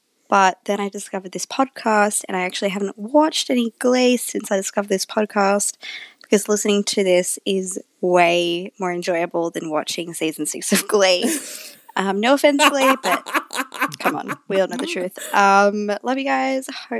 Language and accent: English; Australia; I'm from Australia, and I love the podcast.